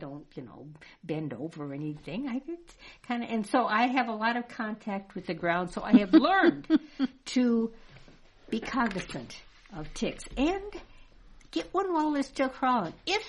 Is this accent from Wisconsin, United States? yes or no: yes; Wisconsin, United States; But I remember May apples being quite prolific when I was growing up in Wisconsin.